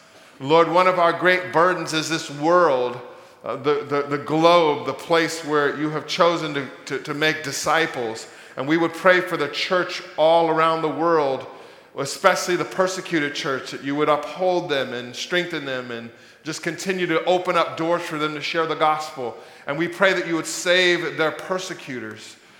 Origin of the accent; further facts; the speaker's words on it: Los Angeles, California, United States; Some of you know that I'm from Los Angeles, California, and always been a Laker fan